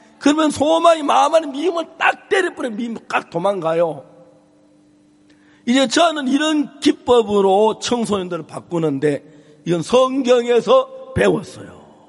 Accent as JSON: {"language": "Korean", "town": "Seonsan", "region": "North Gyeongsang", "country": "South Korea", "tie": "born or raised there", "said": "제 제 집이 마산은 아닙니다. 선산입니다. 대고향 경북 선산."}